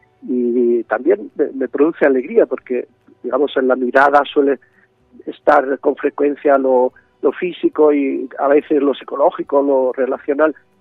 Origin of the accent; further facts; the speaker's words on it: Tordesillas, Castile and León, Spain; porque yo soy castellano, yo soy de Tordesillas, así que voy con mucho gusto a mi tierra.